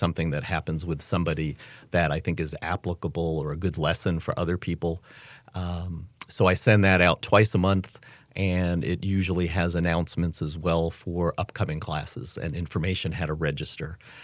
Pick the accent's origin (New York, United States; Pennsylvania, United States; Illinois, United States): New York, United States; also born or lived in Vermont / Massachusetts; now in Chapel Hill, United States; I'm originally from New York. I went to school up in Vermont and then lived in Massachusetts for, I lose track of time, maybe 10 or 15 years. And I moved down to Chapel Hill in 1993.